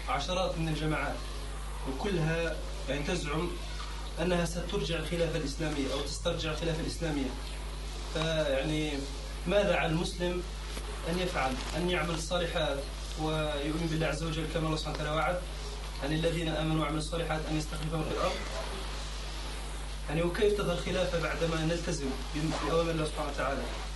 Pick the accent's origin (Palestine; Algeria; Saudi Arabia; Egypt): Algeria; يحدث عندنا في الجزائر أن تؤخذ جوازات شباب